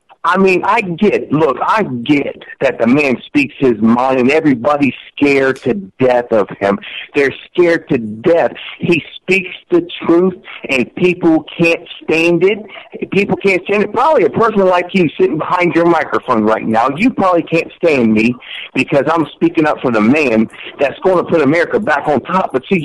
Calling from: Columbus, Ohio, United States; I'm calling from Columbus, Ohio.

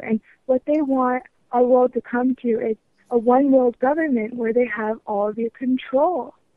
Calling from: Montana, United States; I'm calling from Montana.

